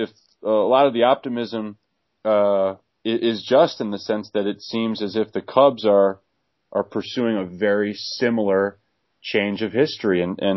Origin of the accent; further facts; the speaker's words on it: New England, United States; I grew up in New England, and I wasn't a Red Sox fan